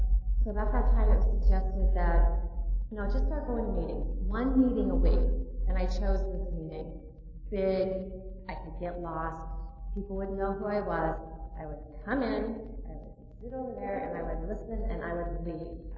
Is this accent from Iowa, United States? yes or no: yes; Iowa, United States; I grew up in Iowa, a very small town in Iowa